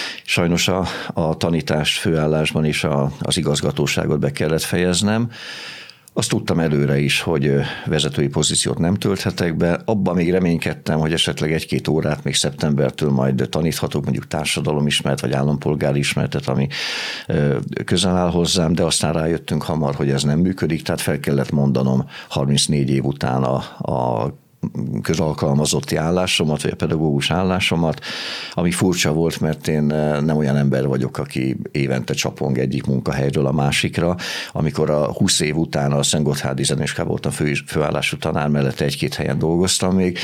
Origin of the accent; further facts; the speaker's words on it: Szombathely, Vas, Hungary; nem csak itt születtem, hanem majd nem 30 éves koromig itt is éltem én Szombathelyen, tehát az összes iskolámat itt végeztem, a Derkovics Gyula általános iskolában, tanultam, mint derkós gyerek, aztán a zeneművészeti szakközépiskolában, a Berzsenyi Dániel tanárképző főiskolán szereztem az első diplomáimat